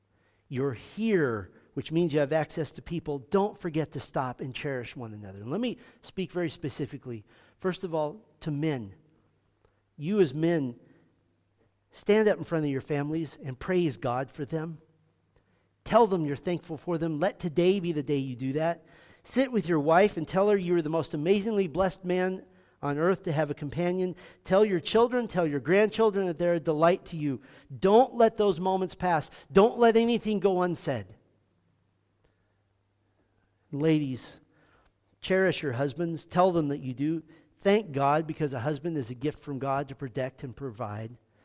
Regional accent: California, United States; In my home state of California, many of the leaders are so corrupt

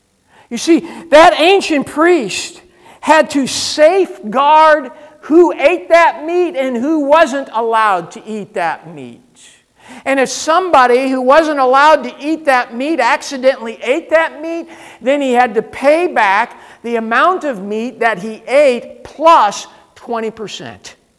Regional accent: California, United States; I'm from California. Everything's casual in California.

